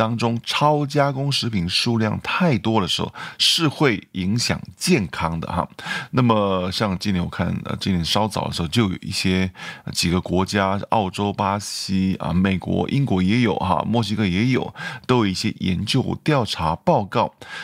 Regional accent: Taiwan; 因为我从台湾来，台湾好像没有这个词哈

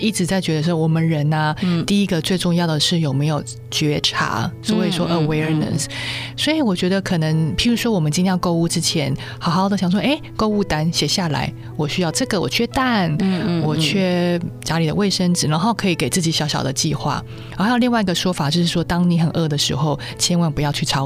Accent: China; 对对，我可以了解，因为我也是中国人。

